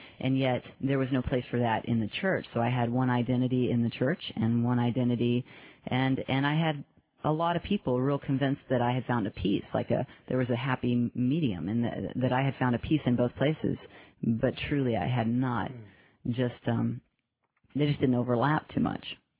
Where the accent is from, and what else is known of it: Houston, Texas, United States; born or raised there